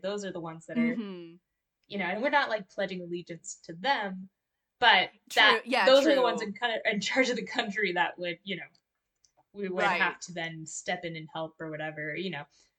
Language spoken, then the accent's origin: English; Canada; growing up in Canada, we kind of have like a unique perspective